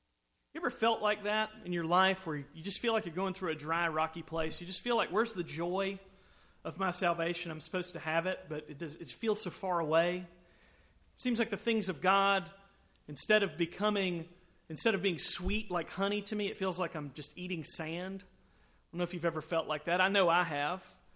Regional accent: South Carolina, United States; I'm from South Carolina, so Death Valley for me is where the Clemson Tigers play football on Saturdays.

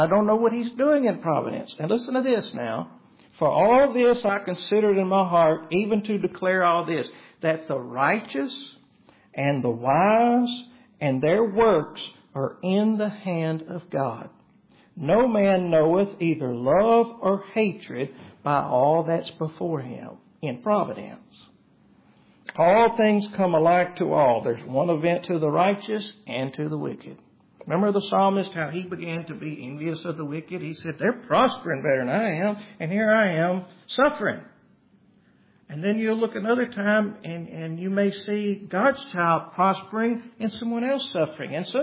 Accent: the South, United States; It just was very common when I was growing up in the South.

